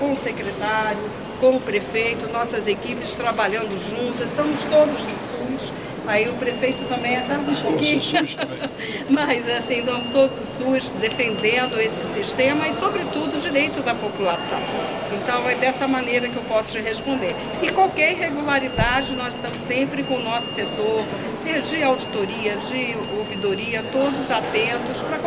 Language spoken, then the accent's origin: Portuguese; Rio de Janeiro, Brazil; Agora, eu sou do Rio de Janeiro